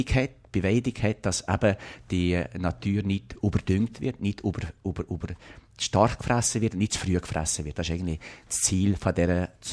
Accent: Valais, Switzerland; so als Walliser, wenn man sich wirklich als Walliser fühlt, in der Ausserschweiz, wie man so sagt, hat man natürlich den Bezug zum Wallis sehr intensiv

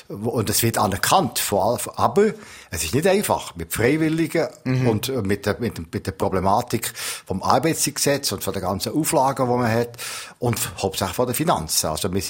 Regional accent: Valais, Switzerland; Ich habe eigentlich ein Ziel gehabt, so als Walliser in Anführungszeichen, dass wir den definitiven Anschluss Oberwald-Gletsch machen können

